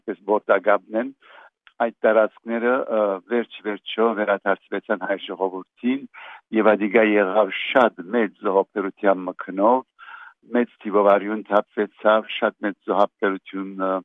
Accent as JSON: {"language": "Armenian", "country": "Lebanon", "also_born_or_lived": "Iraq", "said": "Ես Լիբանանահայ եմ, սովորական արմատներս Հյուսիսային Բաշկաստանն են"}